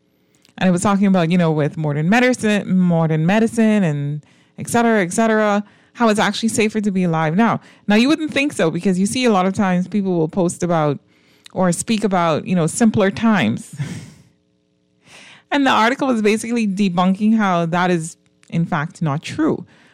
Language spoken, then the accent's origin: English; Bahamas; whenever you travel as a Bahamian and somebody asks you, "Where are you from?"